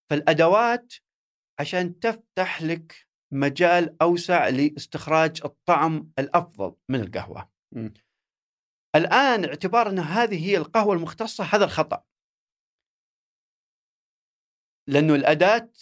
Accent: Saudi Arabia; هي بدأت عندنا في السعودية يمكن 2012-13

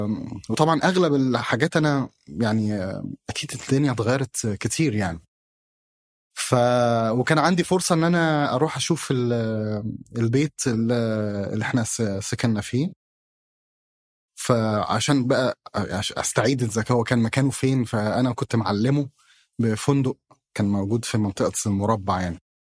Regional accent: Diriyah, Riyadh Province, Saudi Arabia; لا مش من الرياض كمان، أنا من الدرعية.

